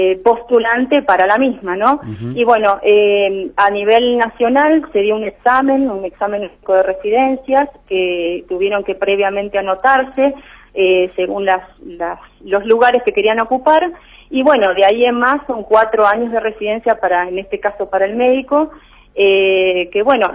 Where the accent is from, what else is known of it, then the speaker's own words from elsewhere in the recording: Buenos Aires, Argentina; now in San Rafael, Argentina; Yo no soy de acá de San Rafael, vengo de Buenos Aires